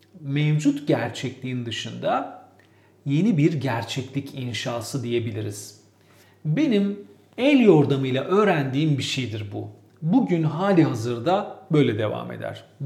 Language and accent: Turkish; Istanbul, Turkey; Ben de Balat'la Unkapanı arasında Zeyrek tarafında doğup büyüdüm ve dolayısıyla hep böyle gidip geldiğim yer.